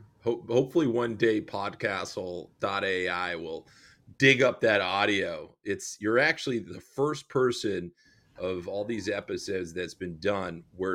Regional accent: United States; And it's an interesting model that I, as an American, was immediately drawn

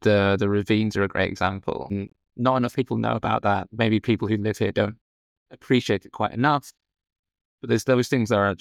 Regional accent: United Kingdom; now in Canada; and I can say this as a Brit who's become Canadian

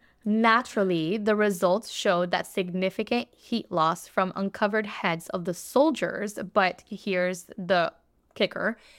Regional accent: United States; I'll just say because we grew up here in the United States.

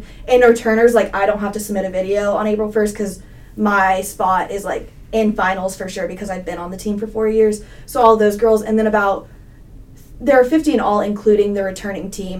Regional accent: Texas, United States; even though my mom went to Texas and I'm from Texas

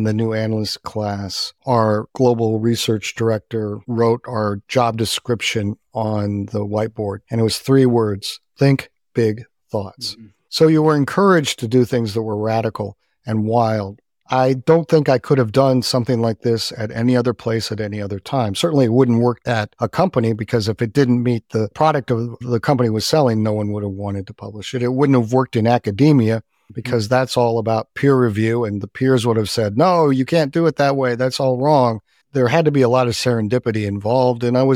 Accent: Texas, United States; I'm from Texas. I get to go wherever I want.

